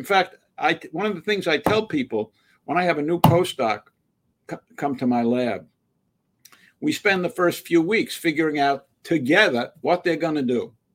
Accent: New York, United States; when I was in my heyday as a New York Yankees fan growing up in the Bronx.

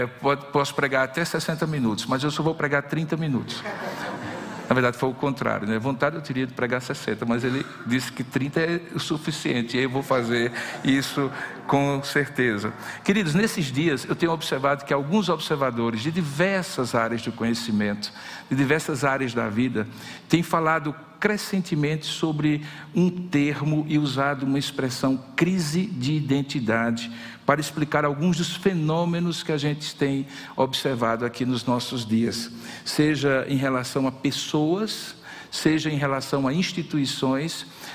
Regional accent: Paraíba, Brazil; now in São Paulo, Brazil; Eu sou um paraibano aqui perdido nessa grande São Paulo

